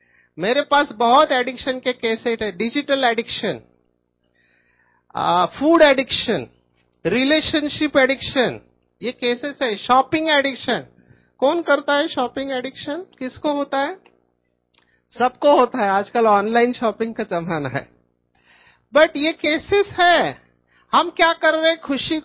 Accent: Mumbai, Maharashtra, India; माँ बाप को अंग्रेजी आता नहीं, मैं झोपड़पट्टी में बड़ा हुआ, स्लम एरियाज ऑफ मुंबई

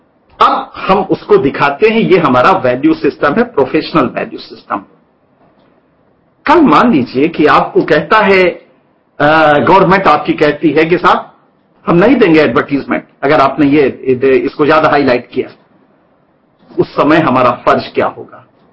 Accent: Bihar, India; हम भी बिहार से आए हैं। हमें उसका अंदाजा है कि गरीबी में किस तरह से वो भाग के आता है यहां कमाने।

